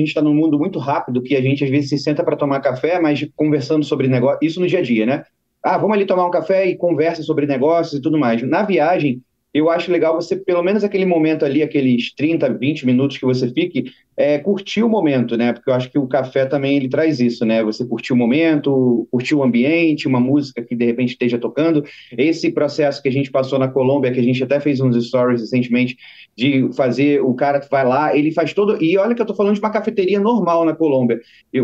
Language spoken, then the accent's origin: Portuguese; Southeast, Brazil; como eu sou aqui do Sudeste, posso dizer que já fiz vários lugares aqui do Sudeste